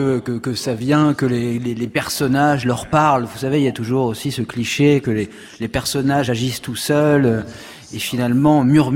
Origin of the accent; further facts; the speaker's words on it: France; comme je suis français